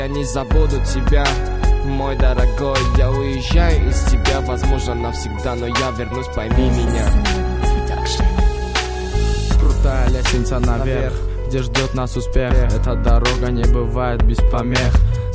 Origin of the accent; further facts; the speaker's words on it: Dushanbe, Tajikistan; Этот трек посвящается городу Душанбе, моему родному городу, где я родился и живу